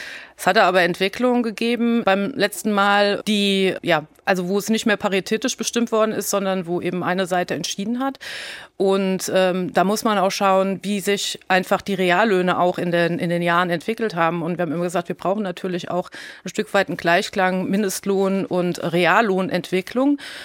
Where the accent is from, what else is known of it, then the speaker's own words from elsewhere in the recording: Rhineland-Palatinate, Germany; Und ich komme ja nun hier aus Rheinland-Pfalz